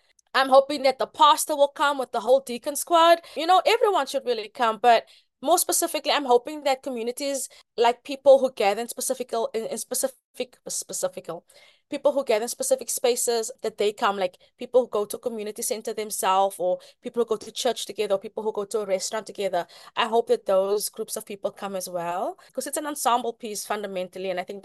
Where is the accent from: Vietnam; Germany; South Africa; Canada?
South Africa; Cape Town, Western Cape; moved away as an adult; now in New York, United States; I am an immigrant from South Africa. I grew up in Cape Town, and I've only lived in Harlem, and I've been in, New York for, over a decade.